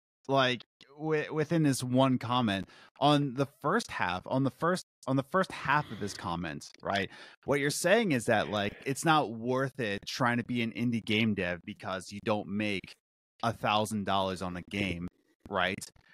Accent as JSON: {"language": "English", "town": "Philadelphia", "region": "Pennsylvania", "country": "United States", "said": "You just have to realize that I'm from Philly."}